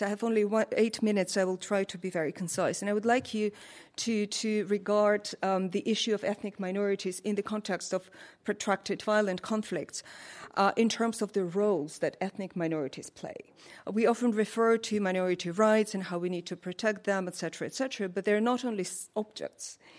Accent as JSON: {"language": "English", "country": "Georgia", "tie": "born or raised there", "also_born_or_lived": "Moscow", "moved": "yes", "lives_now": "Belgium", "said": "Indeed, I grew up in Georgia. I lived half of my life in Moscow. I hold Russian citizenship, and I'm a resident of Belgium."}